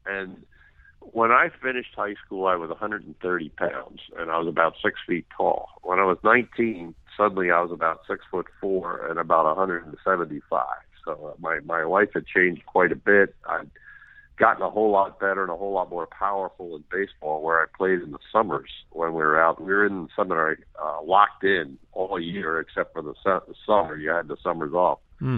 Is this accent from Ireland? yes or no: no; Narberth, Pennsylvania, United States; I was born in Narberth, Pennsylvania, which is a small town, a little small borough right outside Philadelphia. And I grew up there, went to high school there, Lower Merion High School